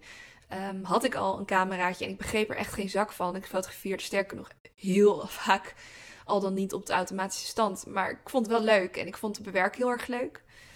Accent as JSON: {"language": "Dutch", "town": "Capelle aan den IJssel", "region": "South Holland", "country": "Netherlands", "tie": "born there", "lives_now": "Rotterdam, Netherlands", "said": "Mijn ouders zijn Rotterdammers. Ik ben zelf geboren in Capelle. Ligt net naast Rotterdam. Ik woon hier inmiddels 12 jaar. Altijd in het centrum, of althans, ja, centrum Rotterdam gewoond"}